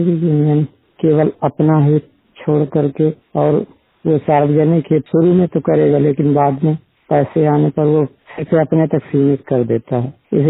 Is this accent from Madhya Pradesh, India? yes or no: yes; Rewa, Madhya Pradesh, India; now in Delhi, India; मध्य प्रदेश के रीवा डिस्ट्रिक्ट के ग्राम पोस्ट बांग डिस्ट्रिक्ट रीवा मध्य प्रदेश का रहने वाला हूँ। दिल्ली में देवगढ़ में रह रहा हूँ।